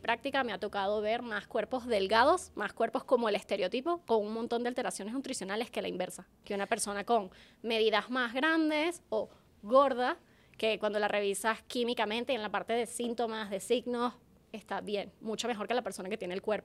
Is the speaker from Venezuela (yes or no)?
yes; Venezuela; now in Mexico; soy latina, y nosotras como venezolanas, no sé si te ha pasado, pero recién llegué a México hace 9 años